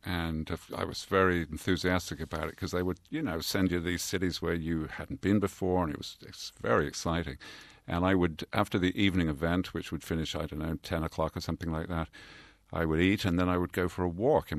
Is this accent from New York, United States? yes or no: no; Birmingham, Alabama, United States; I was that kid from Birmingham again, with that instant reaction that I'd learned during those 10 rough years.